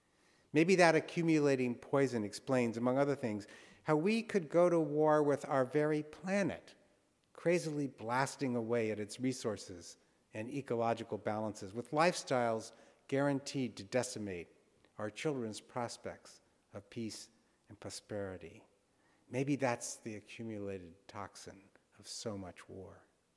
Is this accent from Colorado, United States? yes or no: no; California, United States; The Shannon never steamed under the famous bridge that I grew up loving in the Bay Area.